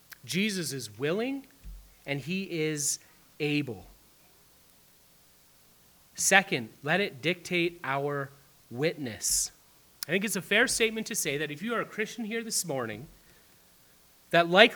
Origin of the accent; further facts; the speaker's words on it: Sault Ste. Marie, Ontario, Canada; I'm from Sault Ste. Marie, but I'm sure it's not much different here in Sudbury.